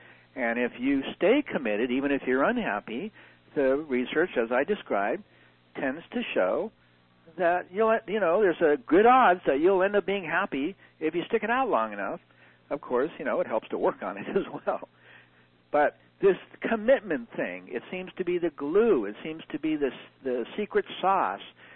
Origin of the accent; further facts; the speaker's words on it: California, United States; because I'm from California and my boys are skateboarders.